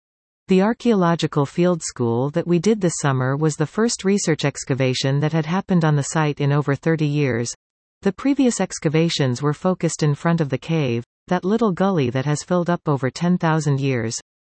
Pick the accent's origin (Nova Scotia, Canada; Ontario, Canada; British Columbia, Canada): British Columbia, Canada; Dawson Creek; I was born and raised in Dawson Creek, very close to here